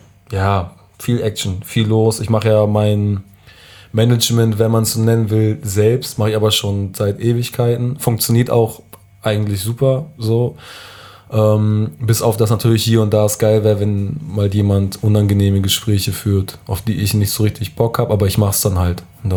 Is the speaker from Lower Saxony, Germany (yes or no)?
no; Harburg, Hamburg, Germany; da bin ich hingezogen mit 17 Jahren, als ich komme aus dem Süden von Hamburg, quasi Hamburg, Harburg und dann diese ländliche Ecke, wo es anfing grün und schön zu werden.